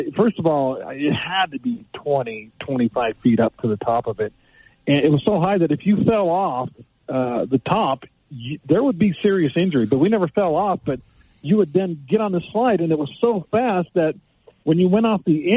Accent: Texas, United States; You know, I grew up in Texas. I'm a big Houston Astros fan. I love the University of Texas.

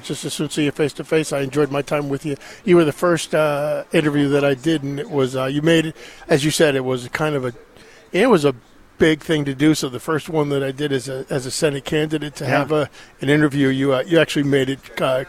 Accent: New York, United States; My wife's from the city, and I'm from Westchester

